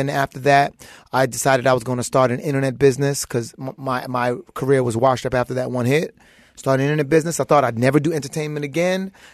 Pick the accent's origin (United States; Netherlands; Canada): United States; Brooklyn, New York; also born or lived in Trinidad and Tobago / Queens / Texas / California; I was born in Brooklyn.